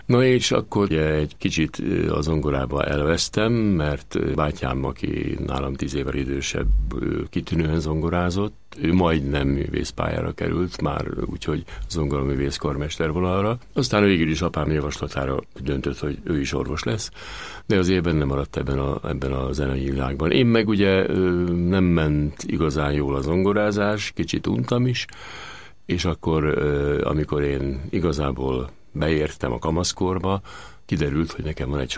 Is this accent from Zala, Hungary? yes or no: yes; Keszthely, Zala, Hungary; also born or lived in Budapest; Tulajdonképpen én ugyan Budapesten születtem, de másfél éves korom óta a Keszthelyen éltem, és ott növekedtem fel, gyakorlatilag a Keszthelyi gimnáziumban érettségiztem